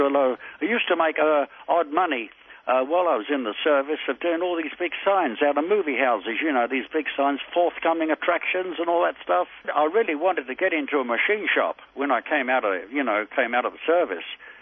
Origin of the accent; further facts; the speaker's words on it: London, United Kingdom; born there; I was born in the East End of London, down by the docks there